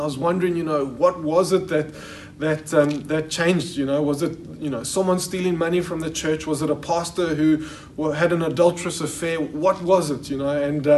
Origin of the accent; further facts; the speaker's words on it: Johannesburg, Gauteng, South Africa; And so I grew up in Joburg. I went to JP Boys.